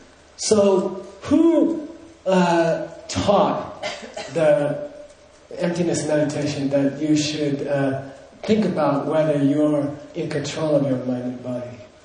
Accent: United States; I'm American, I speak English, you know?

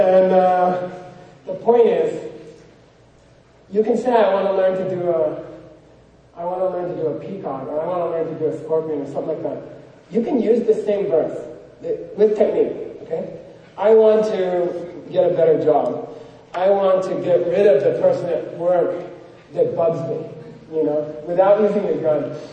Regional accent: United States; I said, I'm the French fry, I'm the McDonald's, I'm an American, you know?

